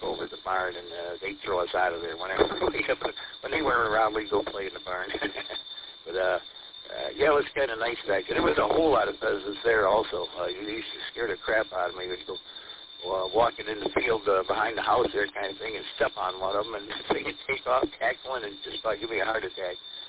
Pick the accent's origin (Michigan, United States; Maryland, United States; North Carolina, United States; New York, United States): Michigan, United States; I grew up in Masonic and Salon, right in between Gratiot and Kelly, I think it was. In the 50s and 60s and early 60s.